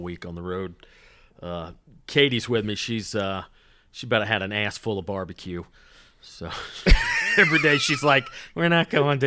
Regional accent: the South, United States; now in Los Angeles, United States; you got to understand, I grew up in the South. I've got a hearty appetite for Southern food, and I don't have access to it in Los Angeles.

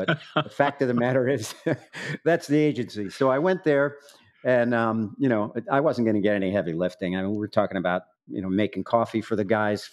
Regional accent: Staten Island, New York, United States; We're from Staten Island originally.

